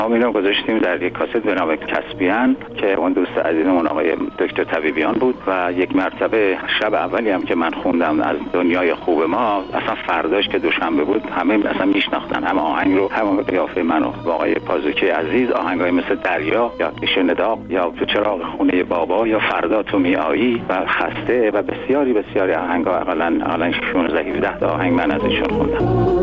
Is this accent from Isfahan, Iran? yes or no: yes; Isfahan, Iran; بنده هرچند که اصلی پدر و مادرم مال آباده شیراز یعنی استان فارس هستم، بنده خودم در اصفهان متولد شدم، در اصفهان بزرگ شدم، در اصفهان چه میدونم حالا بگیم مکتب، کودکستان، دبستان، دبیرستان و دانشگاه رو در اصفهان تمام کردم.